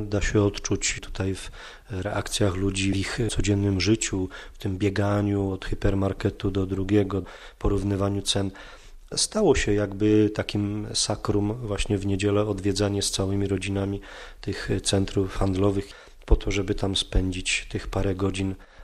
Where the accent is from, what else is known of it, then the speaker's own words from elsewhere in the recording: Lesser Poland, Poland; now in Prague, Czechia; jestem tu 8 lat, myślę, że jest to łaska Boża i też troszeczkę moja taka góralska ambicja, bo pochodzę spod Wadowic.